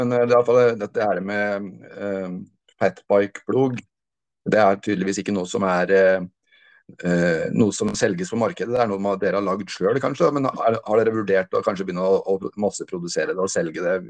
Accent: Trysil, Innlandet, Norway; Ja, nei, der jeg kommer fra, Søre Osen i Trysil

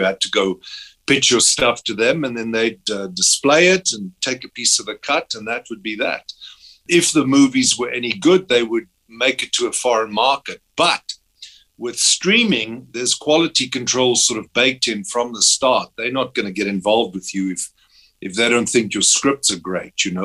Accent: South Africa; So it's a fantastic opportunity for us as South African artists to showcase our abilities and our work.

